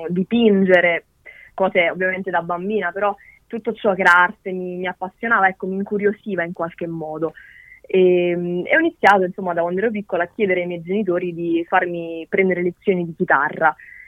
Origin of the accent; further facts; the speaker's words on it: Campania, Italy; io ho 21 anni. Okay. E sono campana, ho origini napoletane, ma vivo a Salerno.